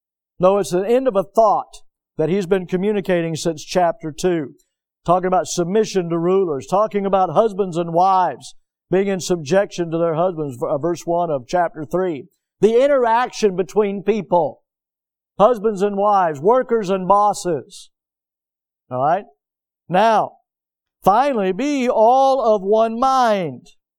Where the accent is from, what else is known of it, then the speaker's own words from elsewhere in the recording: United States; Because I'm an American, and I have a First Amendment right.